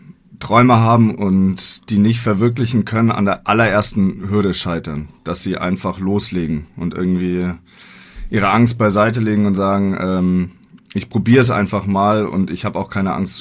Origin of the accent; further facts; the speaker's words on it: Bavaria, Germany; Nee, in Bayern. Wir kommen beide aus Bayern.